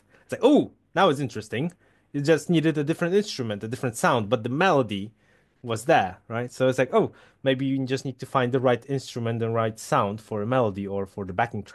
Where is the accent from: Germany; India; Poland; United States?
Poland; first language Polish; English is a second language; Polish is my first language, and English is just something I've